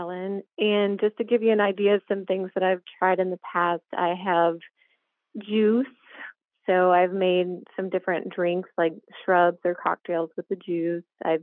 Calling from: Maryville, Tennessee, United States; I'm calling from Maryville, Tennessee.

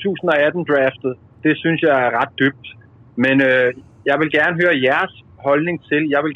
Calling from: Esbjerg, Region of Southern Denmark, Denmark; also born or lived in Herlev; Jeg er med fra Esbjerg oprindeligt af for Herlev af, for min barndom

